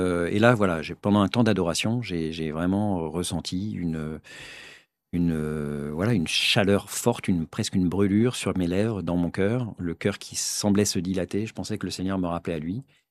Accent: Ville-d'Avray, Île-de-France, France; j'ai grandi à Ville d'Avray. J'ai passé les 20 premières années de ma vie à Ville d'Avray. J'ai fait toutes mes études à Versailles. J'ai fait Saint-Jean-de-Béthune, j'ai été en prépa même à Versailles, à Grandchamp

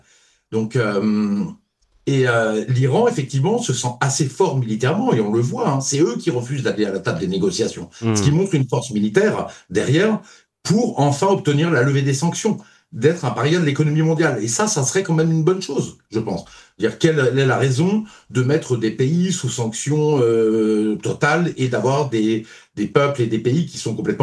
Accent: France; Vous savez, en tant que Français, il y a plein de régimes qui ne nous plaisent pas.

